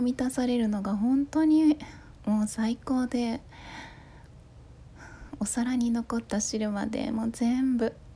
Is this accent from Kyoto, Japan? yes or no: yes; Kyoto, Japan; あと出身地は京都です。京都の町家の雰囲気とかがすごく落ち着いていて好きですね。今は違うところに住んでるんですが